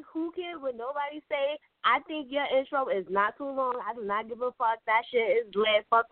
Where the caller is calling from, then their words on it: Far Rockaway, New York, United States; I'm from Far Rockaway, New York.